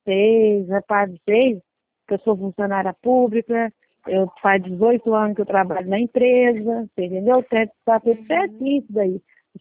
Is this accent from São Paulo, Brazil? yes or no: yes; Bragança Paulista, São Paulo, Brazil; born there; O documento fala que é Pedra Bela, mas é que eu nasci em Bragança Paulista, mas é Pedra Bela que está no documento.